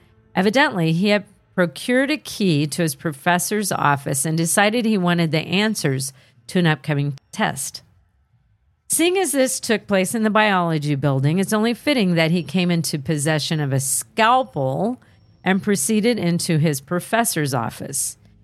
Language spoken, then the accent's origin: English; Lubbock, Texas, United States; I grew up in Lubbock and never heard a word about this